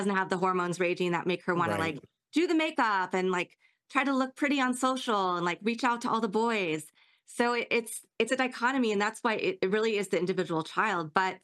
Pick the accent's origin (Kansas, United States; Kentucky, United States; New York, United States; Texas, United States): Kansas, United States; when I was a kid, when I was that age, I grew up in Kansas. There was nothing to do.